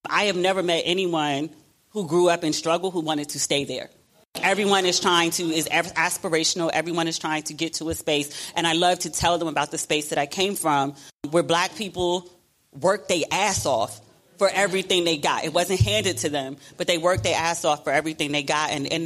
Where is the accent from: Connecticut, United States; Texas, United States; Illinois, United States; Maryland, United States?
Maryland, United States; Mitchellville; But that's when growing up, that's all I knew. I'm from Mitchellville, right?